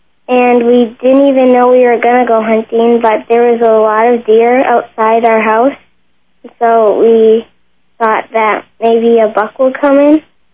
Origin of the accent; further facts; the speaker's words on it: Gladstone, Michigan, United States; I'm from Gladstone, Michigan.